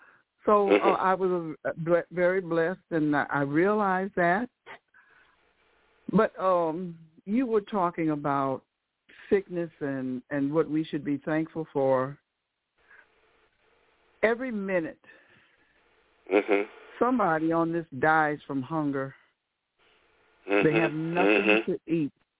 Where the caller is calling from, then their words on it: St. Louis, Missouri, United States; I'm calling from St. Louis.